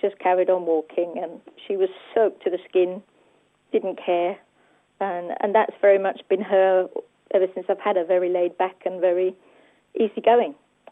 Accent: London, United Kingdom; from London, and I have a black Labrador Retriever guide dog called Skye.

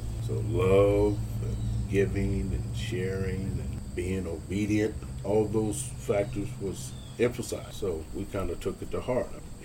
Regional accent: Muncie, Indiana, United States; Born and raised in Muncie. I went to, after graduating from high school, Ball State in 1974.

